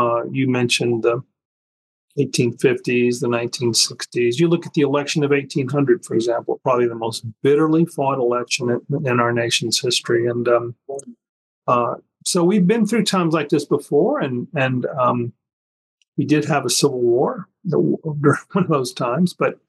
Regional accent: the South, United States; I'm a Southerner, so I used to heard a lot of his sermon, a lot of his speeches and sermons.

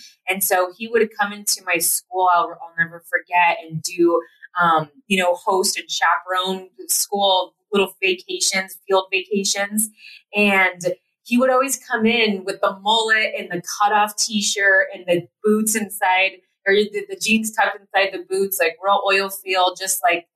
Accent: Platteville, Colorado, United States; And we grew up in Platteville, Colorado.

